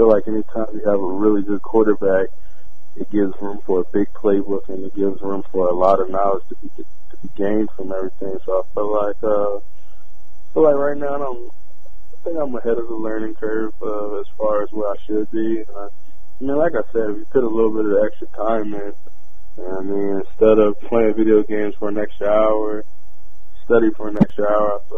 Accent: Delaware, United States; I'm from Delaware. You never really given things.

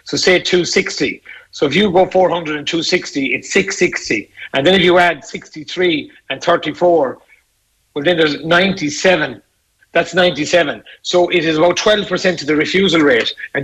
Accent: Galway, Connacht, Ireland; I come from Bohemore, as you know, and all the best of people came from Bohemore, from Westside, from Ballinfoyle, from Claddagh.

